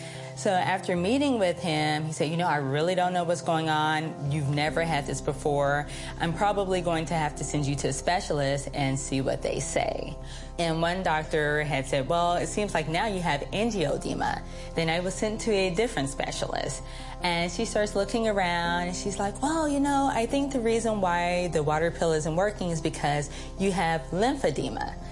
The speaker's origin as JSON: {"language": "English", "town": "Wichita", "region": "Kansas", "country": "United States", "said": "I'm from Wichita, Kansas."}